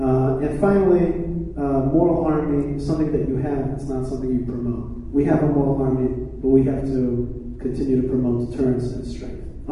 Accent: United States; now in Israel; though I am American and proud of it and thankful for this country and many of the gifts that it gave our people and certainly my family, I am a Zionist and I live in Israel

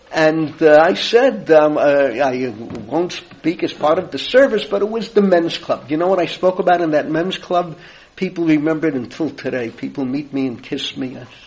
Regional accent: New York City, New York, United States; my classmate, not just my classmate, we grew up together in the Bronx.

